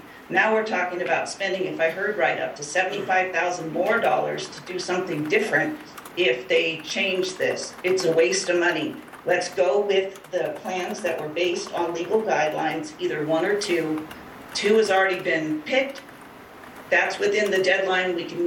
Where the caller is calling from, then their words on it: Mount Shasta, California, United States; I'm calling in from Mount Shasta.